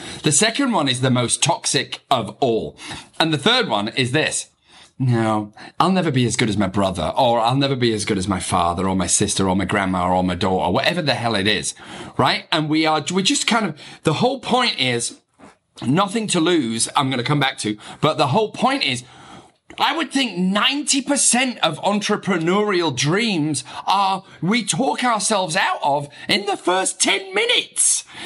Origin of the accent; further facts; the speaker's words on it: England, United Kingdom; accent: broad English; now in United States; I say that with a very broad English accent, even because I am an American citizen now, very proud to be, but also very proud to be British.